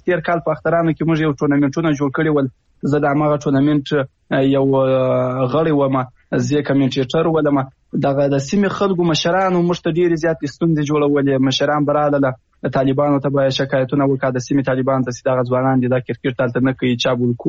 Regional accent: Afghanistan; نو زه د یو افغان په حیث دغه ستونزې له تاسو سره شریکوم.

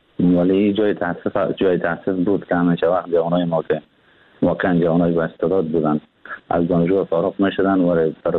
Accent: Afghanistan; now in Turkey; من تقریبا مدت یک ماه یا کمتر میشه که از افغانستان بیرون آمدم، بیرون شدم، بلند هم ترکیه بسر میدارم.

